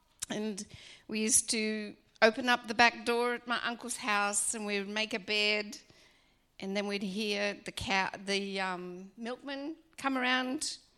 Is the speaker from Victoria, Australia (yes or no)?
yes; Wangaratta, Victoria, Australia; born there; I was born in Victoria in a little place called Wangaratta.